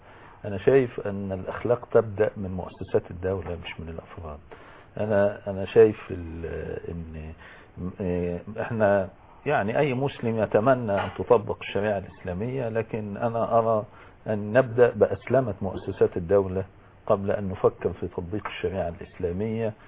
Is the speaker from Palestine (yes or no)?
no; Egypt; احنا كمصريين